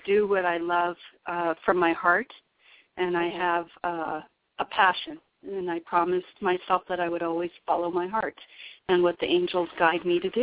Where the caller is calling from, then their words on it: Colorado, United States; I'm calling from Colorado, too, not far from Ivatar.